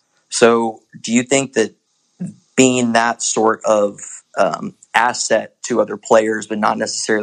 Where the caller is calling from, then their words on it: Pennsylvania, United States; also born or lived in Texas; So I'm calling from Pennsylvania, but I moved here from Texas.